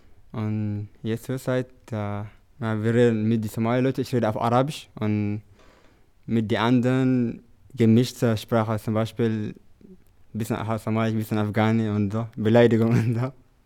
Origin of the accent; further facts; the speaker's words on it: Eritrea; ich bin aus Eritrea.